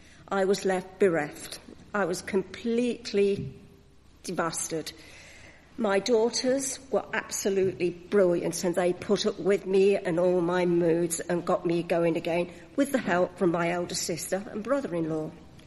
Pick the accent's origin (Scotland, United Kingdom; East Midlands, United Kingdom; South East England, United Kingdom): East Midlands, United Kingdom; Arnold; born there; I was born in Arnold, Nottingham, the fifth child out of six. The four elder siblings were all christened, but myself and my younger sister were never christened. My mother came from quite a religious family.